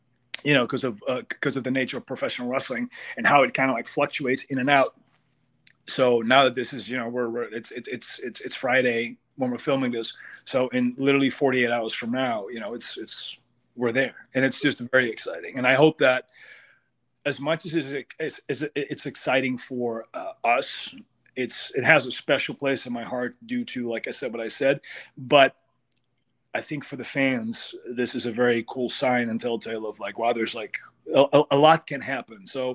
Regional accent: Amsterdam, North Holland, Netherlands; You know, I come from Amsterdam. And Netherlands, really small country, does not have a lot of wrestling. I am probably the most successful Dutch wrestler that has ever existed.

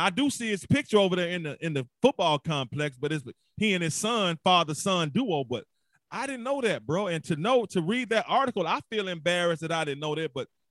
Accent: Memphis, Tennessee, United States; I'm from Memphis, born and raised

